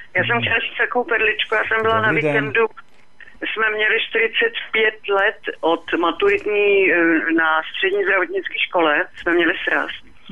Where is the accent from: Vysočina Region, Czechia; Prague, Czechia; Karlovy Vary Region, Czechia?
Prague, Czechia; protože já, jak jsem z Prahy, pardon